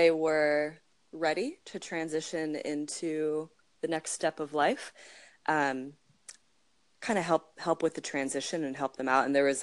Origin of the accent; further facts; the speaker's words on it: Pennsylvania, United States; now in Long Beach, United States; So I am originally from Pennsylvania. So I'm an East Coast girl all the way. And I live currently in Long Beach. I've been in California for maybe 9 years now.